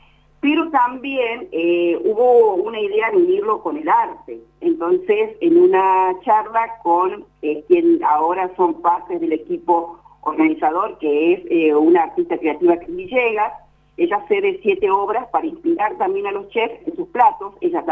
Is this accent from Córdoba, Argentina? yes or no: yes; Unquillo, Córdoba, Argentina; Yo soy de Córdoba, ajá, de la provincia de Córdoba, de Sierras Chicas, de Unquillo específicamente.